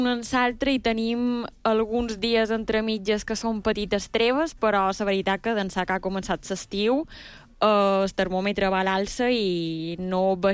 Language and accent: Catalan; Puigpunyent, Balearic Islands, Spain; De Puigpunyent.